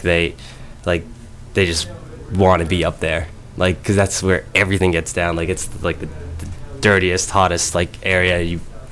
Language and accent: English; Boston, Massachusetts, United States; I would just stick with Boston Night 2 because like it's my hometown.